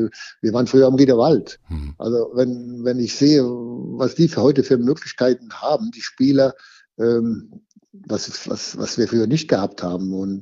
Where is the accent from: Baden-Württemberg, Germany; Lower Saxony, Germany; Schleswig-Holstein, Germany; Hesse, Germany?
Baden-Württemberg, Germany; Dossenheim; der kommt ja aus meinem Heimatort, also ist Dossenheim